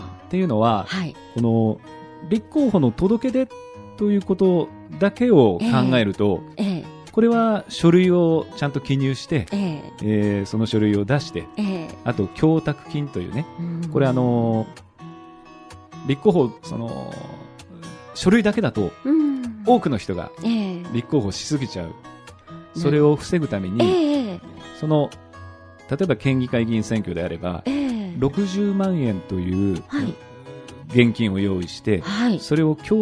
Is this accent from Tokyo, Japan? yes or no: yes; Tokyo, Japan; also born or lived in Nagoya; 私は東京出身で